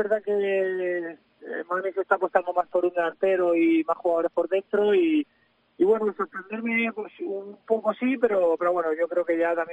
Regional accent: Cartagena, Region of Murcia, Spain

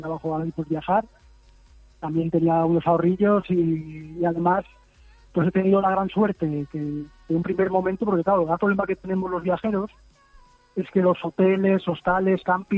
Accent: Spain; siendo español

